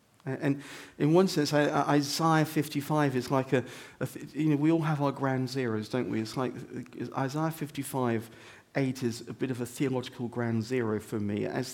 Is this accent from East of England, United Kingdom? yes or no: no; Wales, United Kingdom; And even as an Englishman, or even those of us that are Welsh, it's hard to say